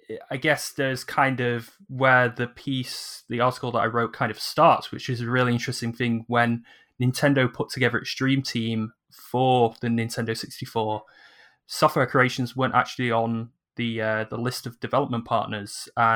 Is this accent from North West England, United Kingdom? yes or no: yes; Manchester, North West England, United Kingdom; is that I'm from Manchester.